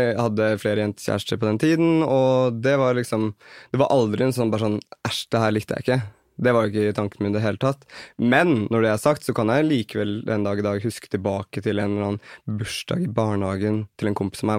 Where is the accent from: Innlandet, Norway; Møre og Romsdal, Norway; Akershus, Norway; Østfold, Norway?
Akershus, Norway; Kolbotn; Vi dannet en dansegruppe på Kolbotten der jeg er fra.